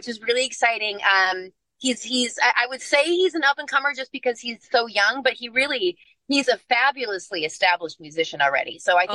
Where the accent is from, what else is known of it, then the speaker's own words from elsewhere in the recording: Oshkosh, Wisconsin, United States; And so it's really exciting to get to see Oshkosh, you know, my hometown, embracing and enjoying and celebrating this festival.